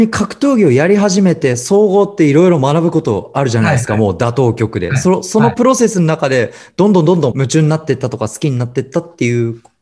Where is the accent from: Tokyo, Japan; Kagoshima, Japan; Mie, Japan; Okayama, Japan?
Tokyo, Japan; はい、東京出身なんですけど、